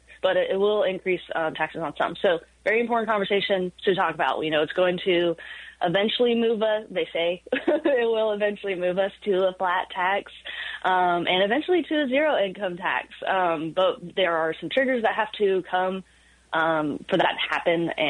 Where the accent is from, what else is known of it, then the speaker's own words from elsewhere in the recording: South Carolina, United States; And in my Richland, I'm from Richland County.